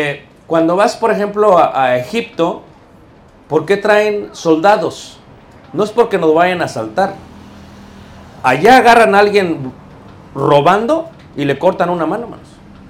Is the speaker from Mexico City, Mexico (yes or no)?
yes; Mexico City, Mexico; Yo cuando era pequeño en Ciudad de México